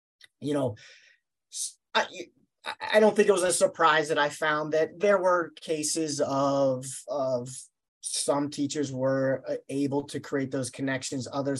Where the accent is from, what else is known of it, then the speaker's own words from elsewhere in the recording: Pennsylvania, United States; And for me, growing up in Western Pennsylvania, and I had lived there my entire life, the suburban Pittsburgh area was not from my perspective, a very diverse area.